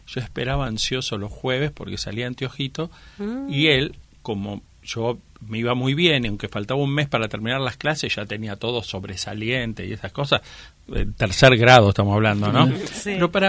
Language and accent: Spanish; Villa Ballester, Buenos Aires Province, Argentina; Yo vivía en Villa Ballester, nací en el Gran Buenos Aires, y por lo tanto iba a un colegio en mi barrio. Era un barrio humilde, y de antiguamente de quintas, gran parte colonizado antiguamente por familias alemanas y después por una gran inmigración italiana